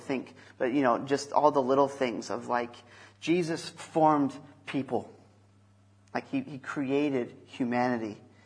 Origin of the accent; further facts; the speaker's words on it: United States; obviously I'm American, so that helps.